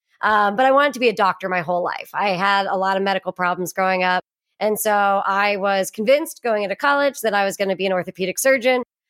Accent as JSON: {"language": "English", "country": "United States", "said": "Yes, I am from America, but no, I did not grow up around guns at all."}